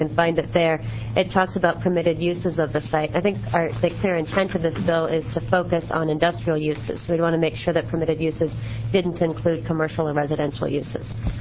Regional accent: Oregon, United States; I grew up in Coos County.

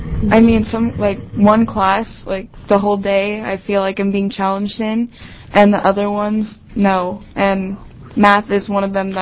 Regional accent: Salem, Oregon, United States; I am from Salem, Oregon. I am a fifth-generation Oregonian and in the eighth grade at a Salem middle school.

